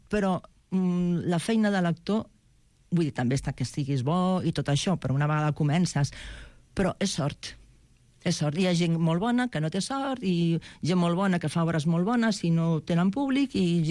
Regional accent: Veguellina del Río Órbigo, Castile and León, Spain; Catalan is a second language; jo soc un poble que es diu Veguellina del Río Órbigo.

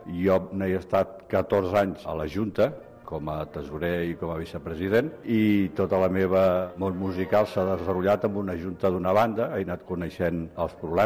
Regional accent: Tarragona, Catalonia, Spain; 60 años. Soc de Tarragona.

